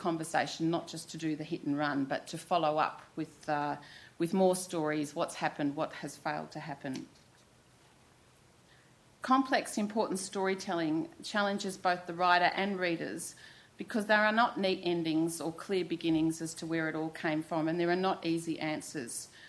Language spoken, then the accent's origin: English; Australia; I'm an Australian journalist writing largely for an Australian audience